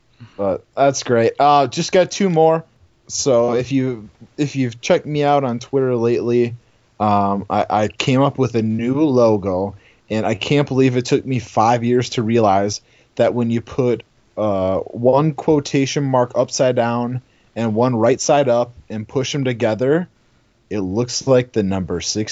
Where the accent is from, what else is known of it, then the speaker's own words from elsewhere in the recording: St. Cloud, Minnesota, United States; My God, just going to school there and growing up in St. Cloud, and sneaking in there underage, and that place was an absolute hellhole.